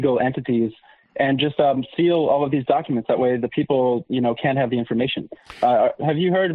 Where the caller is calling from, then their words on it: Philadelphia, Pennsylvania, United States; calling from Philadelphia.